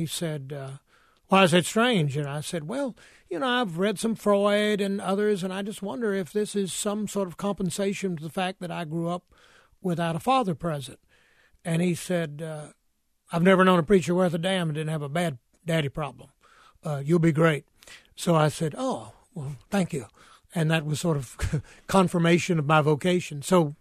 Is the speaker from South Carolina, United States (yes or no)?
yes; South Carolina, United States; My family had been on the same land in South Carolina, about a 2,000-acre farm, since the 1800s, early 1800s. And so I grew up with a great sense of place